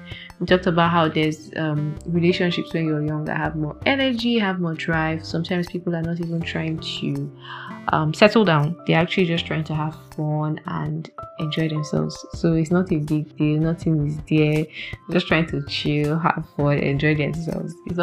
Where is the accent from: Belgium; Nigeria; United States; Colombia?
Nigeria; I'm Nigerian, guys.